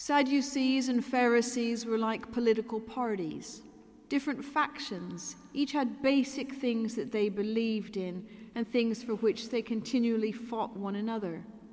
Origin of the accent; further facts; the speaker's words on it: United Kingdom; I'm both British and American